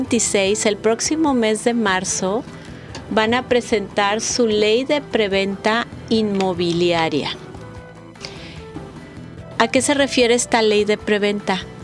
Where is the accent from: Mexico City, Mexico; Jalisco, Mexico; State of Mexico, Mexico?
Jalisco, Mexico; Puerto Vallarta; also born or lived in Acapulco; soy doctora en Derecho, soy vallartense. Nací en Acapulco, pero me trajeron a los 30 días de nacida, por lo tanto, soy vallartense.